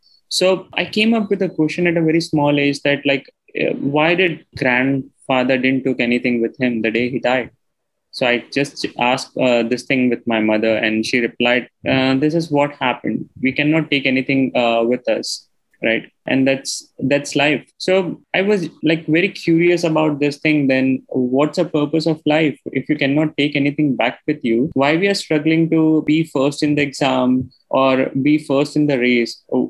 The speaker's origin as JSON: {"language": "English", "town": "Khandwa", "region": "Madhya Pradesh", "country": "India", "tie": "born or raised there", "said": "I'm born and brought up in Madhya Pradesh in a very small town named Khandwa. I started my schooling over there."}